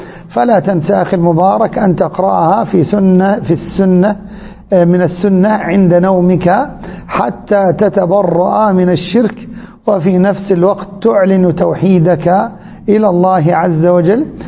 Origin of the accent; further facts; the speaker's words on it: Egypt; وأن يرفع عن بلادنا مصر وعن بلاد الحرمين